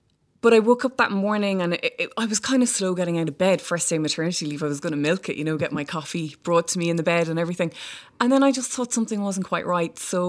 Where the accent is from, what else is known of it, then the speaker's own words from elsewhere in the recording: Ireland; I'm Irish obviously